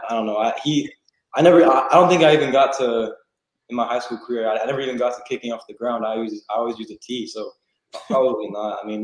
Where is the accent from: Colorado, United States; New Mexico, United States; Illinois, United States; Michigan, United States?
New Mexico, United States; I'm originally from New Mexico, and I'm kind of familiar with the area